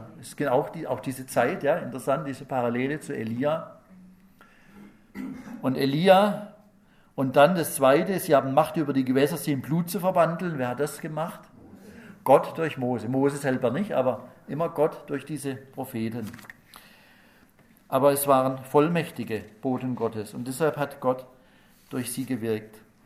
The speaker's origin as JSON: {"language": "German", "town": "Pforzheim", "region": "Baden-Württemberg", "country": "Germany", "tie": "born or raised there", "said": "Ich nenne nur mal ein Beispiel aus meiner Heimatstadt Pforzheim."}